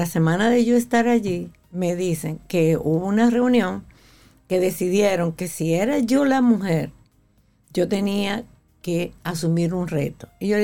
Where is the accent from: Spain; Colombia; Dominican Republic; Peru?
Dominican Republic; en mi país, que amo, mi República Dominicana